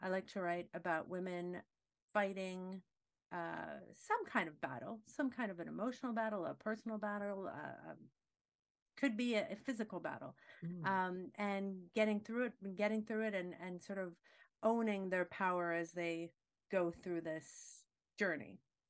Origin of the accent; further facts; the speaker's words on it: Quebec, Canada; I'm from Quebec, so I sort of identified with some of the struggles